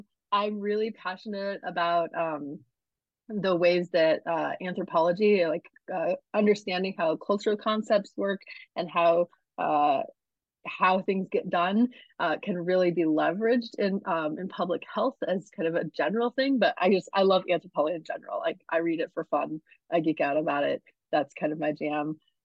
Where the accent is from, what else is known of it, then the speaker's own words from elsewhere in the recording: Alaska, United States; also born or lived in New England; I grew up in Alaska. I've lived in New England for a long time, and New Mexico is something very, very, very different